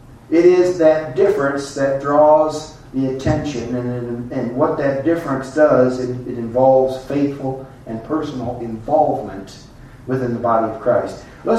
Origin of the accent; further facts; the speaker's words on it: Rochelle, Illinois, United States; if I tell people I'm from the Rochelle area around here, they say, well, that's cool.